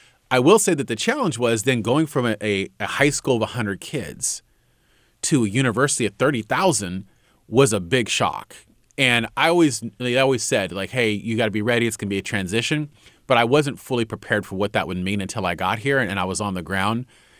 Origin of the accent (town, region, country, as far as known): California, United States; born or raised there; also born or lived in Oakland